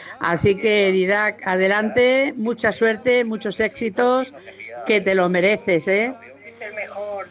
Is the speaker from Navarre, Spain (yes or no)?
no; Sabadell, Catalonia, Spain; de Sabadell.